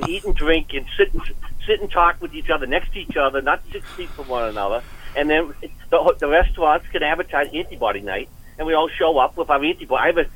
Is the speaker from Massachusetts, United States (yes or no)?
yes; Needham, Massachusetts, United States; And I'm from Needham, and I graduated Needham High